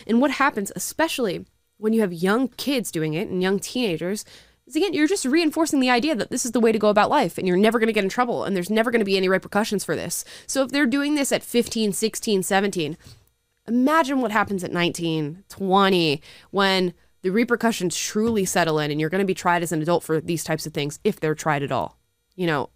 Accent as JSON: {"language": "English", "region": "Florida", "country": "United States", "tie": "born or raised there", "said": "Like growing up in Florida, every year in Miami, the streets were going crazy."}